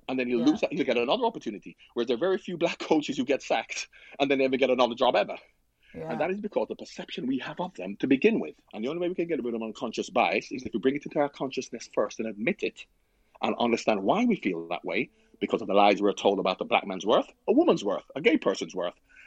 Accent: Jamaica; I'm from Jamaica. I've been going to America since I was born.

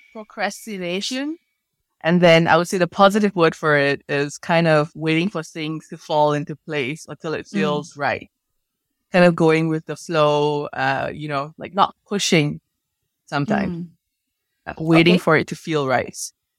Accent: Singapore; I grew up in Singapore in the early 80s.

